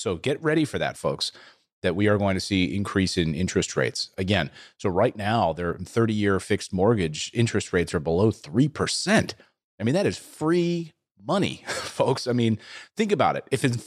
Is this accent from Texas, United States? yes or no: no; New Jersey, United States; Hey, I'm from New Jersey as well.